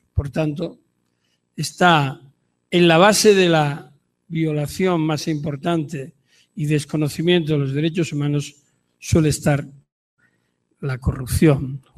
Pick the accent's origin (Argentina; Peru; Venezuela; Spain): Spain; Hoy, sin embargo, no me siento tan orgulloso de hablar como español.